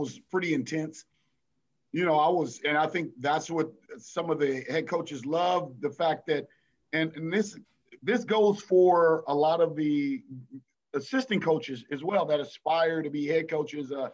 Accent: Los Angeles, California, United States; I think I grew up in Los Angeles, So Magic Johnson was the era that I grew up in.

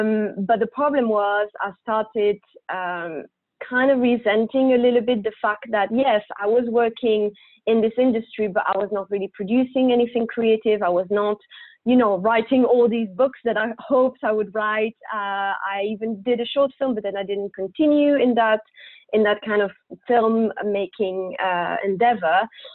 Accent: Belgium; born there; accent: French; English is a second language; So I was born in Belgium, as you might hear from my French accent.

